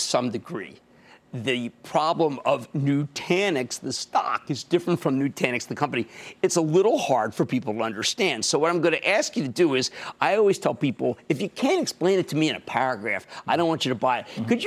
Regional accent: New Jersey, United States; Because we're going to start with Teresa in my home state of New Jersey.

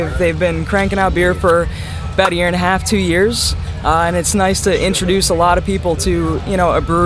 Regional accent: Dartmouth, Massachusetts, United States; I'm from Dartmouth, Massachusetts.

